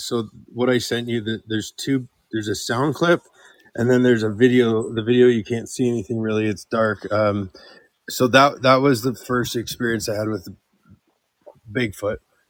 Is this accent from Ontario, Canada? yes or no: yes; Toronto, Ontario, Canada; I'm from Toronto and I hate the city